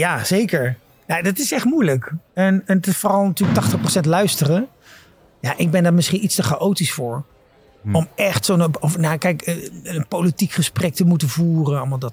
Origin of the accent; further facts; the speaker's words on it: North Brabant, Netherlands; ik ben een Brabander.